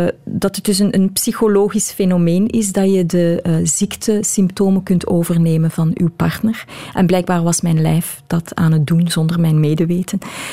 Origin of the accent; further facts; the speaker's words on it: Belgium; Ik blijf een Belg.